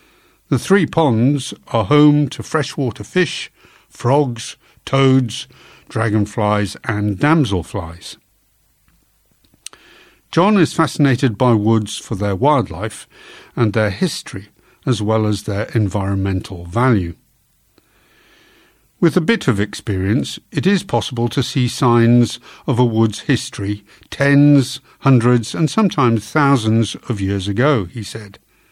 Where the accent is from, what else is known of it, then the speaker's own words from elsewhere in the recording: Spalding, East Midlands, United Kingdom; I grew up in Spalding, South Lincolnshire, one of the less treed parts of Britain.